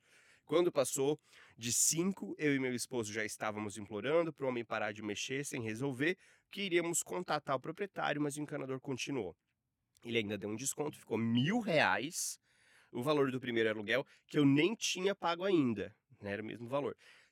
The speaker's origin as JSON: {"language": "Portuguese", "town": "Jundiaí", "region": "São Paulo", "country": "Brazil", "said": "sou de Jundiaí, interior de São Paulo."}